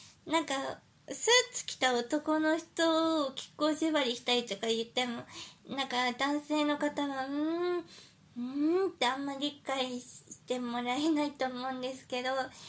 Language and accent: Japanese; Saitama, Japan; now in Chiba, Japan; 私あの埼玉出身なんですけど、あの最近千葉に引っ越しまして